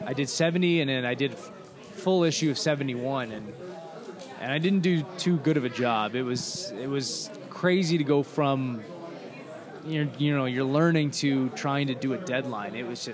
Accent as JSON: {"language": "English", "region": "Ontario", "country": "Canada", "tie": "born or raised there", "said": "He lives in my hometown near Windsor, Ontario, right."}